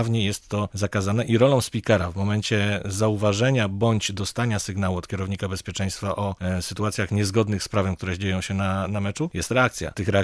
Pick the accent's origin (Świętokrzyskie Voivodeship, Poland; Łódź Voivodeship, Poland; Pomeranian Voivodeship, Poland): Świętokrzyskie Voivodeship, Poland; Kielce; Jestem z Kielc, chodzę na mecze od zawsze